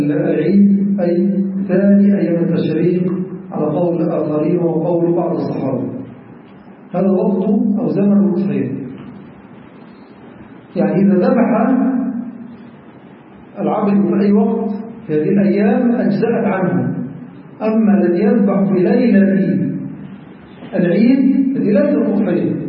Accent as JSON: {"language": "Arabic", "country": "Egypt", "said": "عندنا في مصر"}